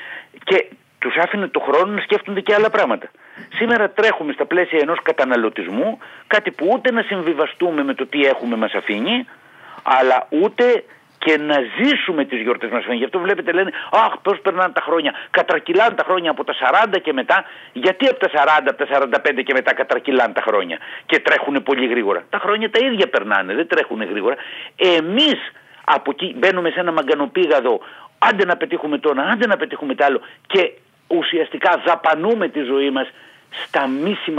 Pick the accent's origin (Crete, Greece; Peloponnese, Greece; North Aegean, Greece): North Aegean, Greece; Samos; Εγώ που είμαι από τη Σάμο έχω άλλο έθιμο.